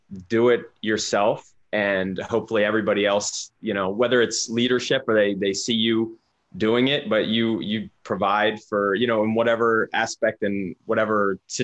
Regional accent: Pottstown, Pennsylvania, United States; I grew up in Pennsylvania, Pottstown, Pennsylvania, and it's 2 hours away from New York City.

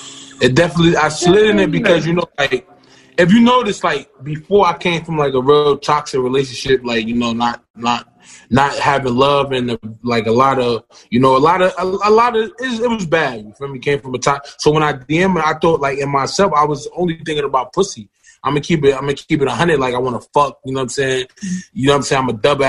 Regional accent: New Jersey, United States; my wife is from Cali, and I'm from New Jersey, so I had her move to New Jersey with me for a whole year.

